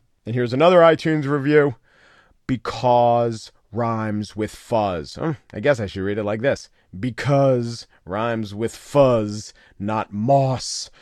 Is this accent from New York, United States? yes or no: yes; New York, United States; accent: New York; And if some New York seeps through, I'm from New York.